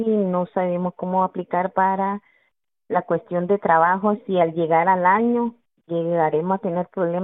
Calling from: Nicaragua; moved away; Yo vengo de la ciudad de Nicaragua.

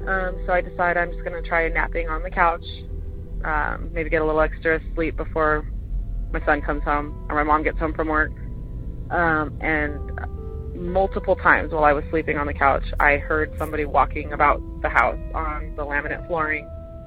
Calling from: Austin, Texas, United States; Hi, Tony and Jenny. … I'm calling from the Austin, Texas area.

